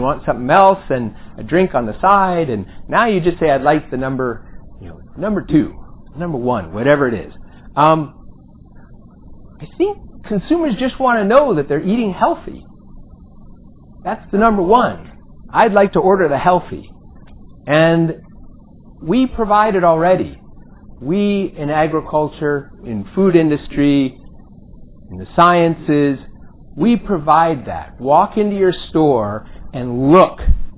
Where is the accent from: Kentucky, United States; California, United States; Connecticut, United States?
California, United States; I grew up in California.